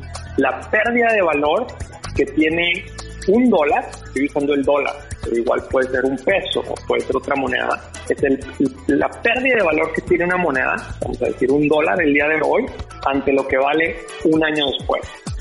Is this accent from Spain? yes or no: no; Mexico; como somos nosotros los mexicanos muy curiosos y muy ingenuos